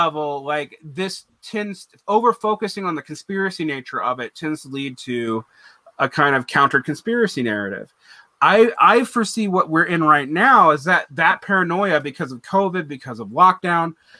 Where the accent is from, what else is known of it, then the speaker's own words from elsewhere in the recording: Georgia, United States; since I'm from Georgia, I've known about him forever.